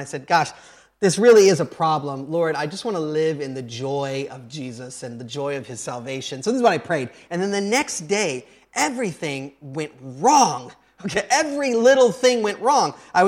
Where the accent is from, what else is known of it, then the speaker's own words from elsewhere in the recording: United States; I'm an American, and that's not okay in America